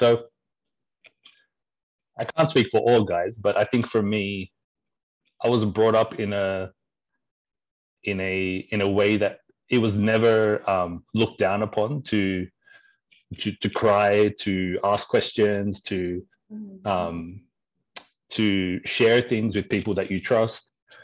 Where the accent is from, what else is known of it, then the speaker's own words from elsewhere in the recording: Australia; now in Canada; I was from Australia. I'm currently based in Canada